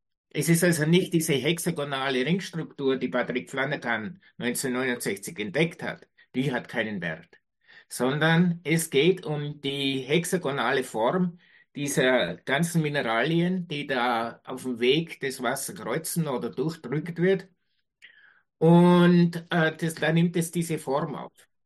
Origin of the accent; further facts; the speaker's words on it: Mariazell, Styria, Austria; ich komme aus dem Hochschwabgebiet, aus dem Marizellerland, da gibt es sehr, sehr viele Quellen